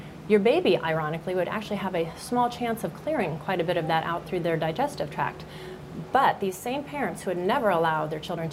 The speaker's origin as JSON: {"language": "English", "town": "Phoenix", "region": "Arizona", "country": "United States", "tie": "born or raised there", "said": "when I grew up, I knew of one person in my 18 years of growing up in Phoenix that had cancer"}